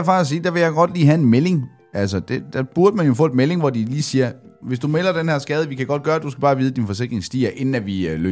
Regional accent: Rødekro, Region of Southern Denmark, Denmark; born there; Da jeg fortæller i podcasten, jeg er født på Røde Kro

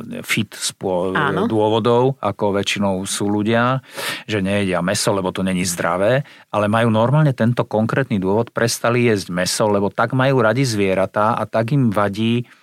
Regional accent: Malacky, Bratislava Region, Slovakia; ja som dlho ako detské leta mal len doma v Malackách na kúpalisku, lebo my sme boli strašne chudobná rodina.

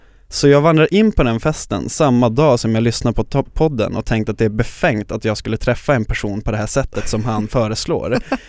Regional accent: Luleå, Norrbotten County, Sweden; now in Stockholm, Sweden; så kommer jag från Luleå där jag är born and raised.

